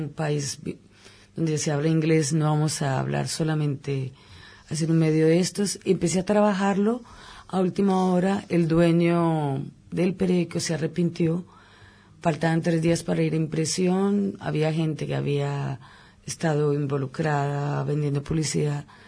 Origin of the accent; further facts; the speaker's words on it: Colombia; moved away as an adult; now in United Kingdom; ya llevo un buen tiempo en Inglaterra, podemos decir que unos 10 años, 12 años.